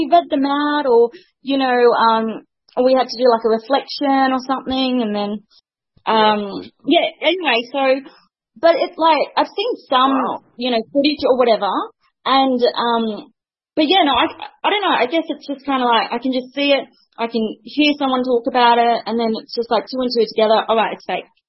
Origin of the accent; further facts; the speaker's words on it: Sydney, New South Wales, Australia; from Sydney, Australia